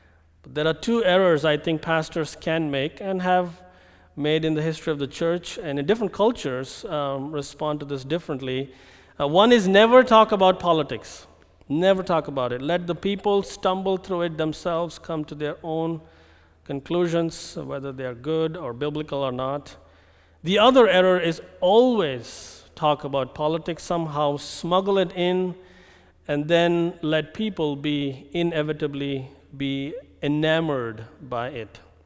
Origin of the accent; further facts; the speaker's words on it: India; I'm coming from India. It is the largest democracy in the world.